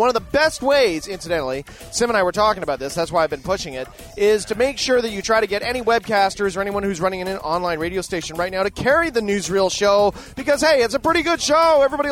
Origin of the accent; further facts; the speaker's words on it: Canada; So, you know, I don't, being a Canadian, I don't have to deal with the American Civil Liberties Union all that much.